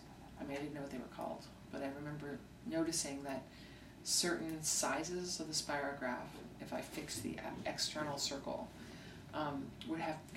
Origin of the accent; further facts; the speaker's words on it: Lexington, Massachusetts, United States; I grew up in Lexington, Massachusetts.